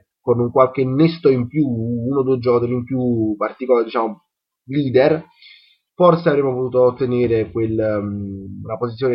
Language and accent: Italian; Naples, Campania, Italy; giocatore che comunque anche da napoletano io mi sento di rispettare